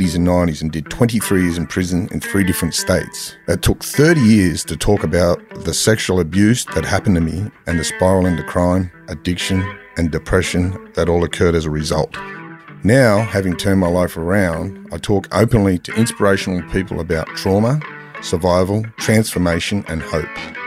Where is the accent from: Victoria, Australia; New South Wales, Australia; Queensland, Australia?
New South Wales, Australia; Mount Druitt; You grew up in the western suburbs, similar places I grew up in Mount Druitt, Lethbridge Park.